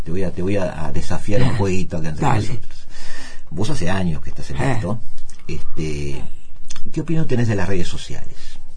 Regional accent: Uruguay; Somos uruguayos. Somos un pueblo bastante politizado.

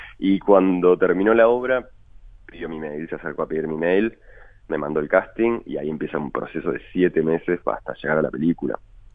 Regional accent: Uruguay; Como actor uruguayo es muy difícil, a no ser que seas muy positivo, es muy difícil soñar con el cine.

